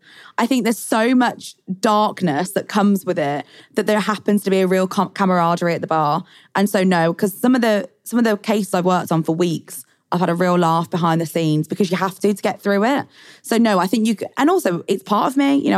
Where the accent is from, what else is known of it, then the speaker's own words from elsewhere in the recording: Birmingham, West Midlands, United Kingdom; accent: Birmingham; I'm a very proud Brummie, but whether it's because the school I went to and I was the most Brummie in my class by far, I have toned down my Birmingham accent subconsciously.